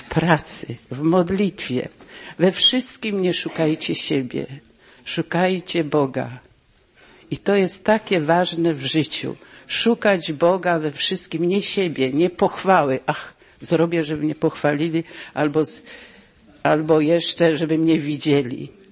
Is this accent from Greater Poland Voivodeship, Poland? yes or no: yes; Gniezno, Greater Poland Voivodeship, Poland; z Gniezna.